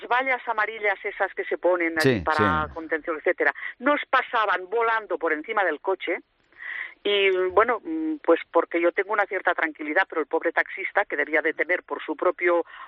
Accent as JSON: {"language": "Spanish", "region": "Catalonia", "country": "Spain", "said": "yo como catalana, yo no soy una minoría sojuzgada de nadie."}